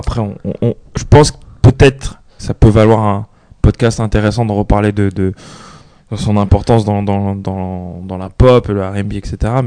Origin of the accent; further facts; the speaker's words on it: Sarcelles, Île-de-France, France; Moi, je suis Sarcelles, je suis du Carré, donc pas loin